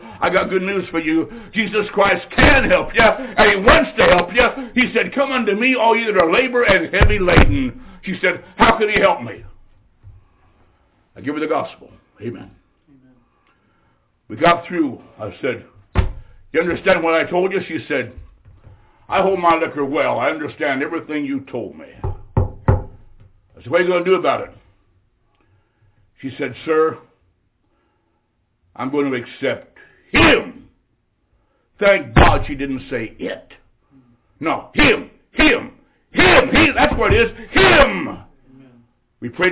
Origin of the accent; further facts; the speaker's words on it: Illinois, United States; I said, ma'am, I'm from Illinois.